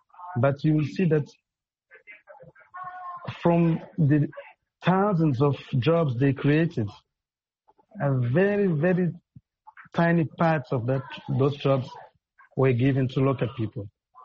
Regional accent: Mozambique; I'm a journalist from Mozambique.

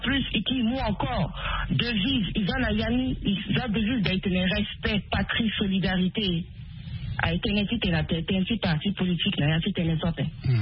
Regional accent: Central African Republic; en tant que patriote, en tant que centrafricain.

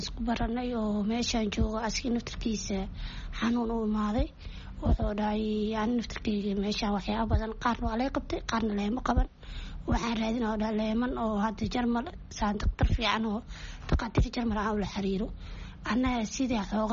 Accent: Mogadishu, Banaadir, Somalia; waxaa u imaaday caafimaad, waxaan ka imaaday Soomaaliya Muqdisho.

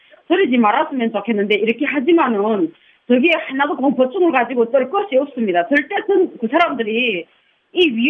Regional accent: North Korea; now in South Korea

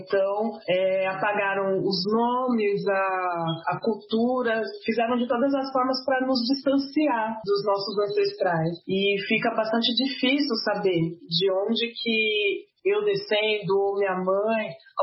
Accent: Brazil; born there; Eu sou brasileira, né? Sou descendente africano, mas nasci no Brasil.

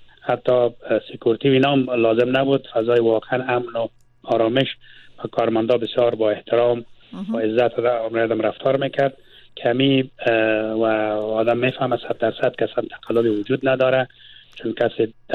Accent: Mazar-i-Sharif, Balkh, Afghanistan; moved away; از افغانستان بر آمدیم، در مزار بودیم اونجا زبانه

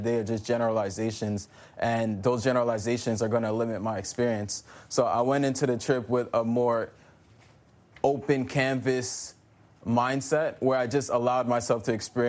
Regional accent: New York, United States; Well, growing up in New York, in the high school I went to, which is Benjamin Banneker Academy, I had a really great history teacher.

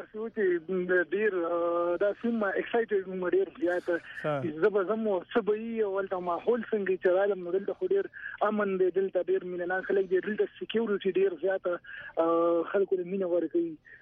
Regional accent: Khyber Pakhtunkhwa, Pakistan; موږ د پښتونخوا یو دی

